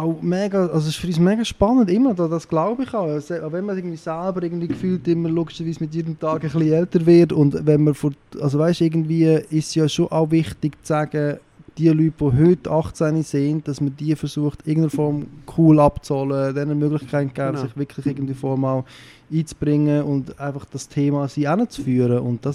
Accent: Lucerne, Switzerland; ich bin ja in Luzern aufgewachsen

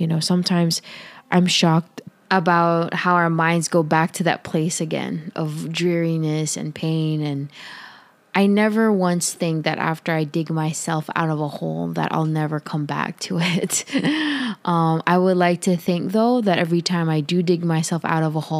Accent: Philippines; I'm Filipino and my parents taught me that game. And it may be specific to where I'm from, but to where my parents are from.

